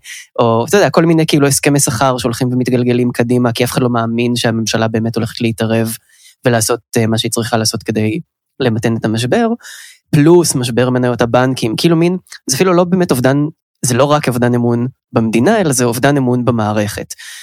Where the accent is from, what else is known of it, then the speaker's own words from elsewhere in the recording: Haifa, Haifa District, Israel; אבל אני חיפאי, אז לא גידלתי אף פעם